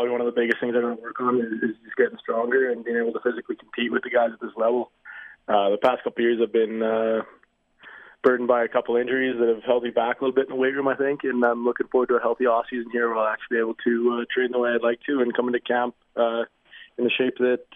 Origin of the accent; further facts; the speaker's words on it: Regina, Saskatchewan, Canada; I'm from Regina. My entire family's from Regina.